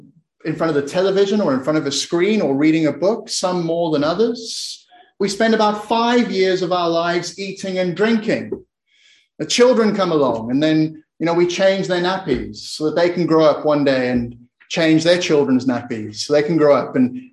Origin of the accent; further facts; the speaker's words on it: South Africa; when I was growing up in South Africa, my parents would occasionally take me to a place